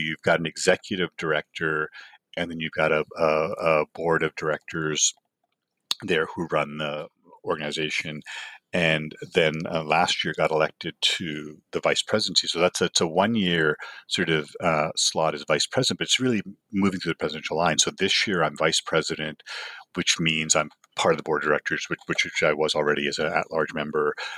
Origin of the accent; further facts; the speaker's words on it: Toronto, Ontario, Canada; growing up in Toronto was the Eastern International region.